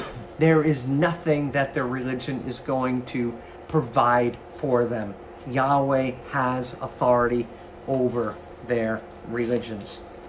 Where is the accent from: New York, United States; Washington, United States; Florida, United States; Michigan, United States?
New York, United States; maybe it's because I'm from New York, but I like some green.